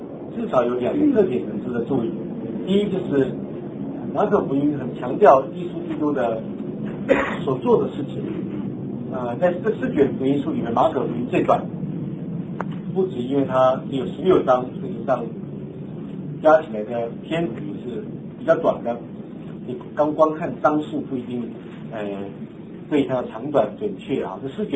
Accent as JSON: {"language": "Chinese", "country": "Taiwan", "lives_now": "United States", "said": "我从台湾来，我不能用台湾的法律来度量美国，是不是？"}